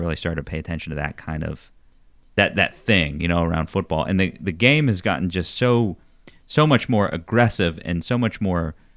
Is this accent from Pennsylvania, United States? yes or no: yes; Pittsburgh, Pennsylvania, United States; I remember growing up in the Pittsburgh area in the 70s, of course. We were big into football.